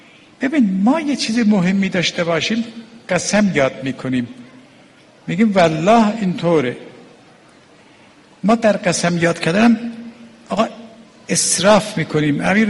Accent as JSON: {"language": "Persian", "country": "Iran", "said": "آقا زی من فهمید من ایرانیم"}